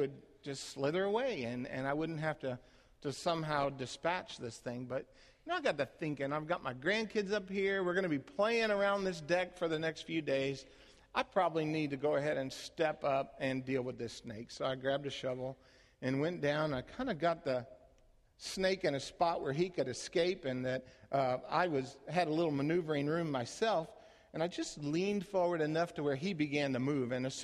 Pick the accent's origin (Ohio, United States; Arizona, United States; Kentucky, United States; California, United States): Arizona, United States; Phoenix; also born or lived in Dallas; Now, I grew up in Phoenix, Arizona, lived in Dallas, Texas, 20 years.